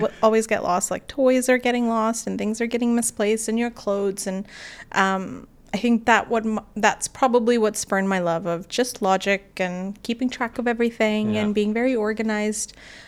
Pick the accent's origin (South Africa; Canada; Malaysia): Canada; Toronto, Ontario; So I grew up in Toronto.